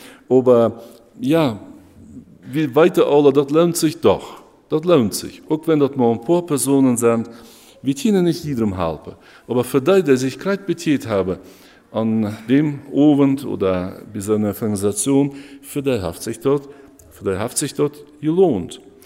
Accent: Germany; now in Mexico; Bei uns in Deutschland gibt es ein paar Meere, nicht so schmackes als bei uns hier in Mexiko, also das Golf oder Pazifik oder so.

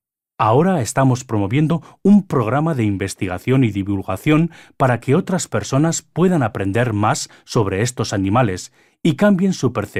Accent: New Zealand; Toda mi infancia la pasé en Nueva Zelanda.

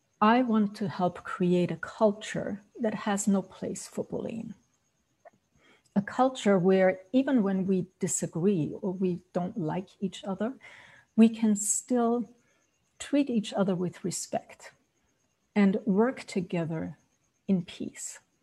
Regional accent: Austria; accent: Austrian; English is a second language; now in United States; both growing up in Austria, that's where the accent is from, and then after I moved to the US

